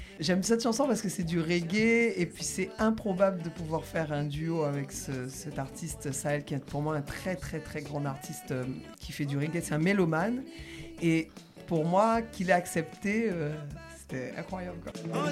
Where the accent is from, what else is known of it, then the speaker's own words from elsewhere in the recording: Dominican Republic; Et moi, je viens de la République Dominicana.